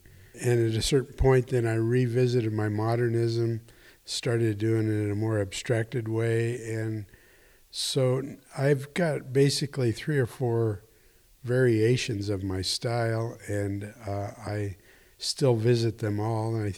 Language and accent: English; New York City, New York, United States; you got to remember I came from New York City